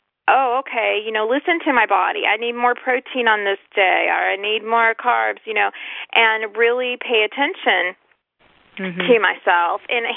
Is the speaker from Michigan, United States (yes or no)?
no; Texas, United States; Now you're going to laugh, because I'm from Washington. Well, I'm originally from Texas. So here I was, so far away from home